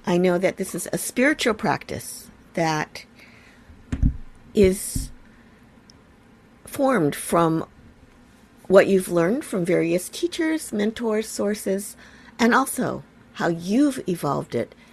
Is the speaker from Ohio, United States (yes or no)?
yes; Ohio, United States; I myself am Japanese American. … My dad gave that to me. I grew up in Ohio.